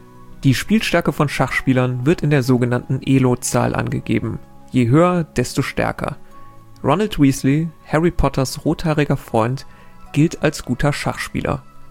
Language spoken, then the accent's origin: German; Rhineland, Germany; Als Rheinländer muss ich mich sehr anstrengen, nicht einfach Viertel zu sagen, aber ich glaube, Viertel ist etwas hochdeutscher.